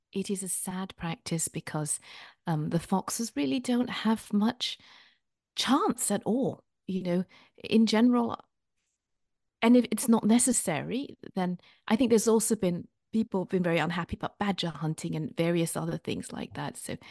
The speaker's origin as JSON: {"language": "English", "country": "Malaysia", "also_born_or_lived": "Germany / Japan", "said": "I'm originally from Malaysia, but because of my dad's job, I actually grew up in Germany and Japan as well. And that's why I talk like this, because I went to English schools."}